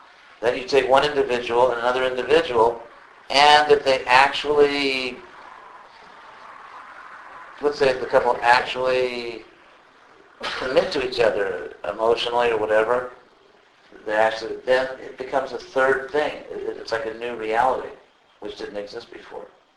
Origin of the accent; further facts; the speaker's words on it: California, United States; I'm from Southern California, so I always meet actors there.